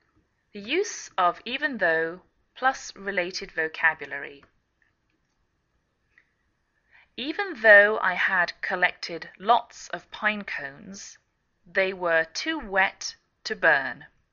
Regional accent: England, United Kingdom; now in United States

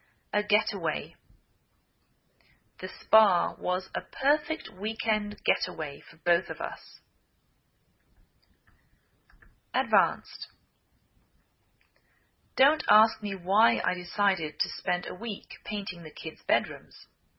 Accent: England, United Kingdom; now in United States

